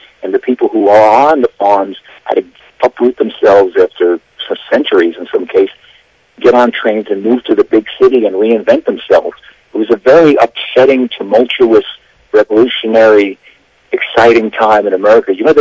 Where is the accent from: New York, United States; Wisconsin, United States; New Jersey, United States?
New York, United States; New York City; I grew up in New York City. I grew up a couple of blocks from Yankee Stadium, but I was never a Yankee fan.